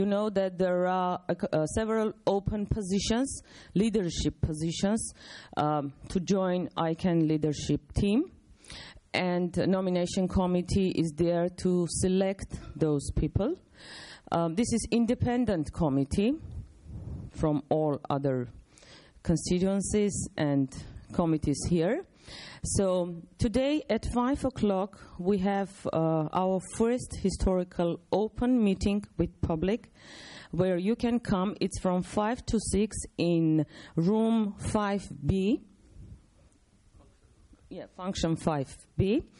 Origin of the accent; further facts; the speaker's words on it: Armenia; from Armenia.